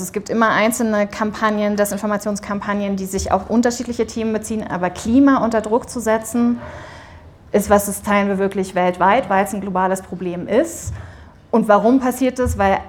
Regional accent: Berlin, Germany; ich komme aus Berlin, aber in Deutschland

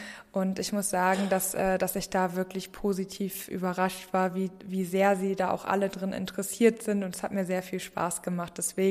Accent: Wuppertal, North Rhine-Westphalia, Germany; ich komme aus Wuppertal, also aus Deutschland.

